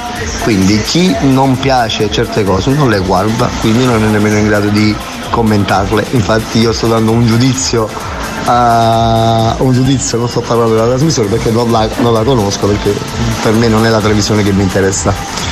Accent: Naples, Campania, Italy; io da napoletano non mi rispecchio in questa gente.

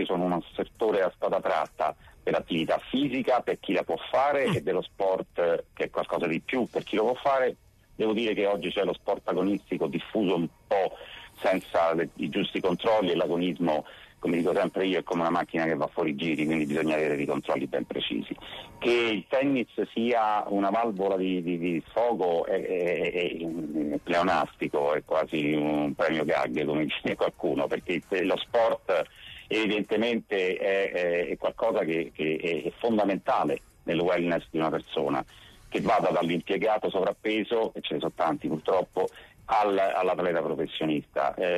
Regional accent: Rome, Lazio, Italy; io sono romano, ma di madre napoletana

